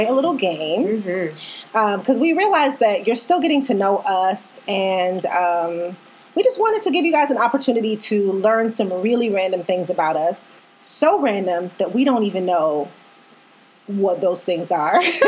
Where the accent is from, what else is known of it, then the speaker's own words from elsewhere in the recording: Jamaica; a little island girl, I appreciated having some representation because they're in the ocean. I'm from Jamaica.